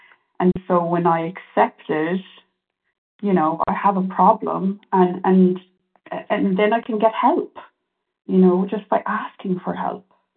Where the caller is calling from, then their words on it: California, United States; moved away as an adult; I'm calling in from Ireland.